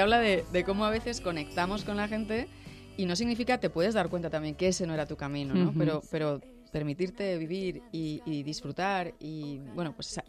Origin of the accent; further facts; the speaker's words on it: Madrid, Community of Madrid, Spain; also born or lived in Cuenca; Y yo nací en Cuenca, pero he vivido en Madrid siempre. Entonces, realmente, toda mi vida mis amigos han estado aquí.